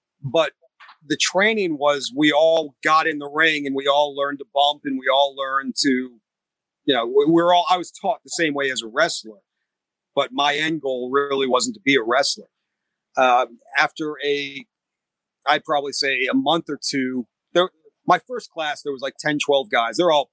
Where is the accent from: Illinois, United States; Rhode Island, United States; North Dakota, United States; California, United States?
Rhode Island, United States; I grew up in New England, Rhode Island. So I was a WWF fan.